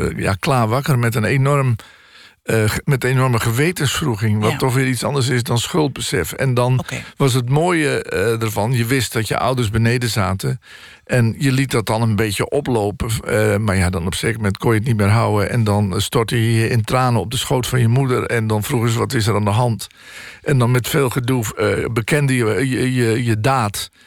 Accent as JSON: {"language": "Dutch", "region": "Friesland", "country": "Netherlands", "tie": "born or raised there", "also_born_or_lived": "Groningen", "said": "Ik ben in Groningen geboren, daar heb ik niets van meegemaakt, want ik was anderhalf toen we naar Friesland gingen, maar ik heb vloeiend Fries gesproken. En ik ben daar kind geweest, in dat Friese landschap, met boerderijen en vee en hooien"}